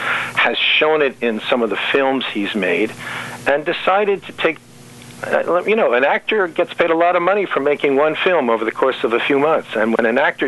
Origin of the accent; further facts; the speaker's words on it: Philadelphia, Pennsylvania, United States; And I looked at her, and I grew up in Philadelphia